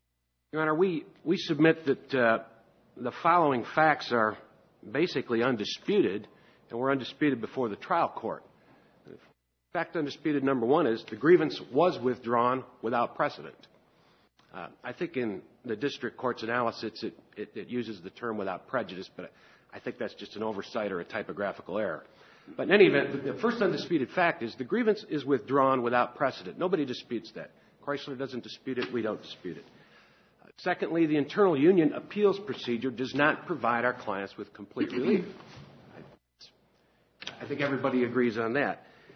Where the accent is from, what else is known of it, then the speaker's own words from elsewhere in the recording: Fort Wayne, Indiana, United States; I'm from Fort Wayne, Indiana, with the law firm of Tyson Bowers & Associates.